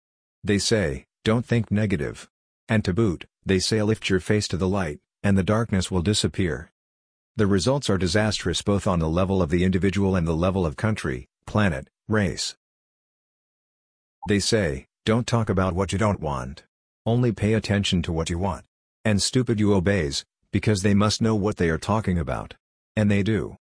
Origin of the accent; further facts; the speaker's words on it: Hungary; Well, I am from Hungary, I am dyslexic, and anything normal is hard for me.